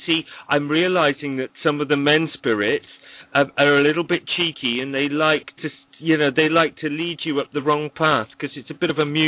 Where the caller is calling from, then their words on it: United Kingdom; I'm the United Kingdom.